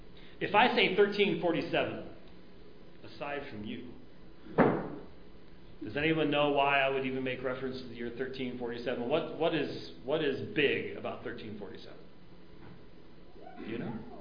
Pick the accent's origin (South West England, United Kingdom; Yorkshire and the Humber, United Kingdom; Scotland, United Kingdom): Scotland, United Kingdom; I'm Scottish